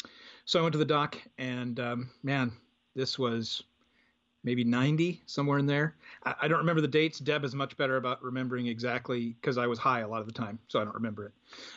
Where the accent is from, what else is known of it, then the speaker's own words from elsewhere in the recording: Boise, Idaho, United States; Well, I grew up in Boise, Idaho, and my dad was a Baptist pastor. And so grew up in the church